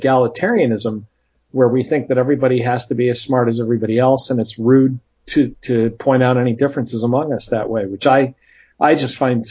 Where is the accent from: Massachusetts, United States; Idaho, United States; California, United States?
Massachusetts, United States; Chicopee; I actually grew up out in the Connecticut Valley near Springfield, Massachusetts, in a city called Chicopee.